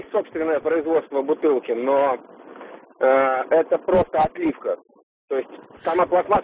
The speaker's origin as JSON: {"language": "Russian", "region": "Saint Petersburg", "country": "Russia", "said": "я из Петербурга."}